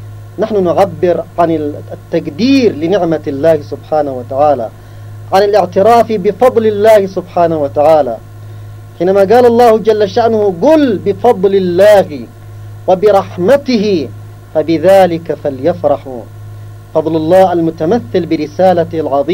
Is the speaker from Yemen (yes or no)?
yes; Yemen; ونحن كشعب يمني